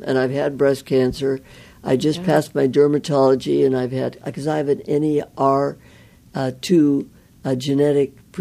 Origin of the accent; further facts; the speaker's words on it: Midwest, United States; Just alcohol. I was from the Midwest. You know, there was no pot and all that stuff.